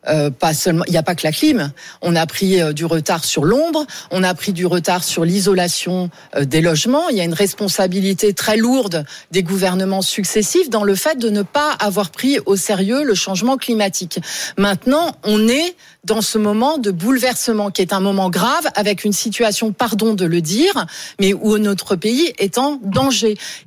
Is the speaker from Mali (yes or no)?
no; Nouvelle-Aquitaine, France; Moi, je viens du département des Deux-Sèvres